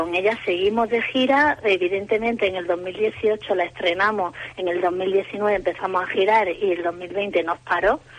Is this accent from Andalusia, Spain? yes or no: yes; Málaga, Andalusia, Spain; accent: Andalusian; además andaluz, nosotros somos de Málaga.